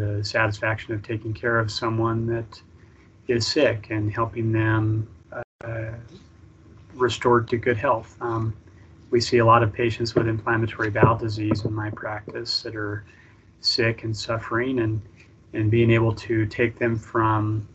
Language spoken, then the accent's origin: English; Roy, Utah, United States; I grew up in Roy, around here. I lived my life there, went to college at Utah State